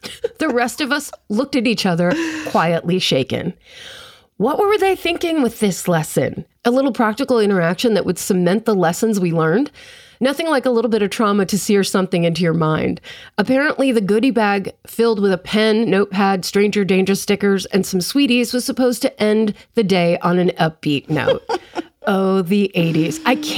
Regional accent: England, United Kingdom; I grew up just outside London

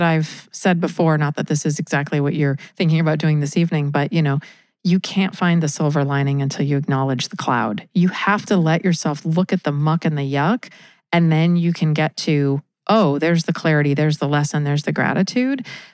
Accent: Seattle, Washington, United States; also born or lived in Midwest / New York City; growing up in Seattle, I'm from the Midwest originally, but I was only there until I was 5. So the rest of my life was in Seattle. Also spent 5 years in New York City

